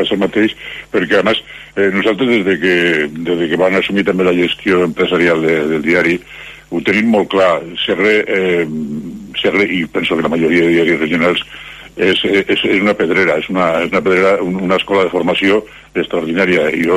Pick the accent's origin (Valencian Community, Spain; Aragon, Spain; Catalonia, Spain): Aragon, Spain; Campo; born there; Pues jo va néixer a un poble d'Aragó que es diu Campo, a l'estat de Ribagorça, al costat de Menasque.